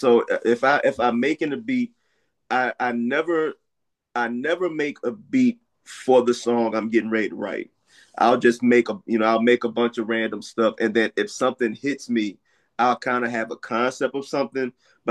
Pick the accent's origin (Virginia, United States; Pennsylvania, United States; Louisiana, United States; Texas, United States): Virginia, United States; Richmond; I am from Richmond, Virginia. So I'm actually not too far from y'all.